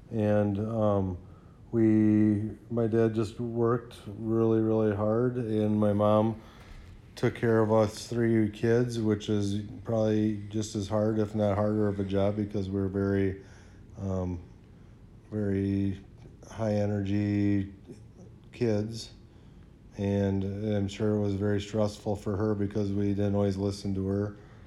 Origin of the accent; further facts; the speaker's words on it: Neenah, Wisconsin, United States; Well, I grew up in Neenah, Wisconsin. I was born at Theta Clark in 1975.